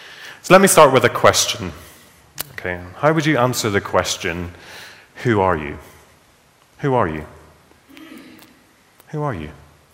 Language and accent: English; Northern Ireland, United Kingdom; I'm a boss, I'm an employee, I'm Northern Irish. Don't forget that one.